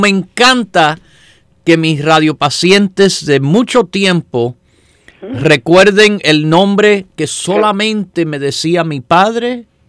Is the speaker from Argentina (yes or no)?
no; California, United States; Spanish is a second language; Yo nací en este país de padres hispanos, sí, pero nacido y criado en ambiente que, mire, yo viví en California, donde en la escuela entera, donde yo estaba, habían dos muchachos hispanos